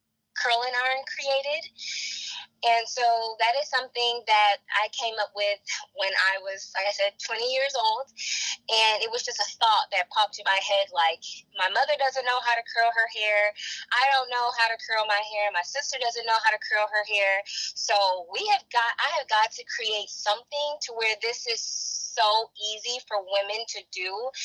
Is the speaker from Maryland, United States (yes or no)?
no; Arlington, Texas, United States; also born or lived in Fort Worth; I was born in Fort Worth, Texas, and I was raised in Arlington